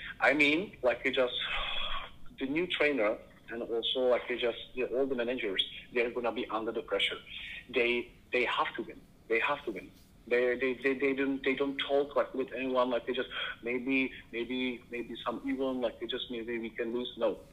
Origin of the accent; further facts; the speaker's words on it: Prague, Czechia; English is a second language; Hey, where are you from? I come from Prague. I don't say like just I'm Czech. I say I come from Prague.